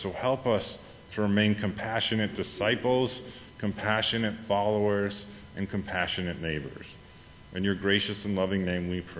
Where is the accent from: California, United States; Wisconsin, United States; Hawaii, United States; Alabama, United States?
Wisconsin, United States; Watertown; She was an exchange camper, actually, from my hometown in Watertown, Wisconsin.